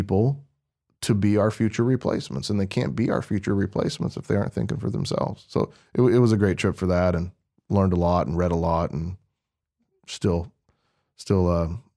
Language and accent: English; West Coast, United States; I'm born and raised on the West Coast.